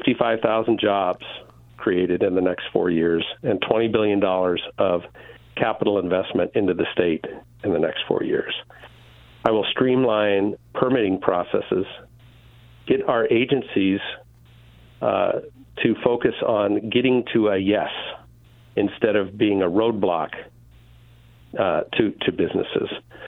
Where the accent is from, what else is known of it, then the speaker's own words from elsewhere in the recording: Montana, United States; moved away as an adult; And we moved to Oregon after college. I grew up in Montana on a cattle ranch. But we moved to Oregon